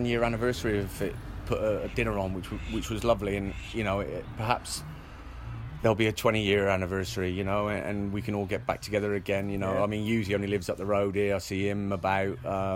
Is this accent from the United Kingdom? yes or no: yes; Bristol, South West England, United Kingdom; I grew up in Bristol.